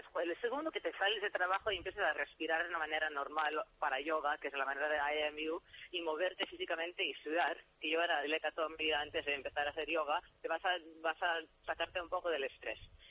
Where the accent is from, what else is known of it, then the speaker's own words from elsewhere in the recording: United States; No, porque soy americana y tengo la cosa de privacidad.